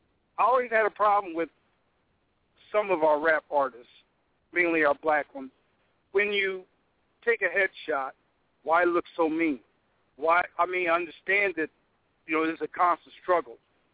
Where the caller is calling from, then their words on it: Philadelphia, Pennsylvania, United States; Okay, because in Philadelphia, I'm calling from Philadelphia.